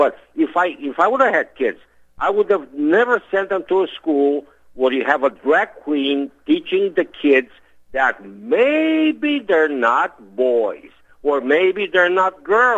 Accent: United States; Too bad I can't vote because I'm not a Brazilian citizen. I'm an American citizen, so I cannot vote.

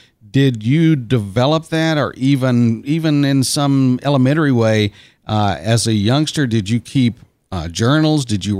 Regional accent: Beaumont, Texas, United States; Well, I'm a Beaumont boy, so I'm not that far away. I'm away from Houston, or in a sense, New Orleans.

